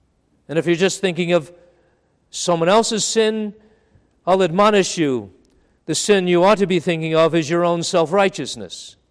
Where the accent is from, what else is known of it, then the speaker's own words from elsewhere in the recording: Long Island, New York, United States; I remember in the Methodist church where I was raised in Long Island, New York, they were preaching that way back then.